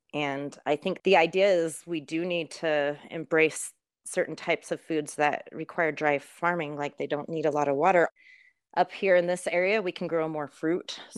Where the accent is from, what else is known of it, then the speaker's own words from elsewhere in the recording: Utah, United States; I grew up in Utah, so it was mostly like my identity of why I understand food and why certain kinds of foods are important to me, because I grew up in the mountains, I grew up foraging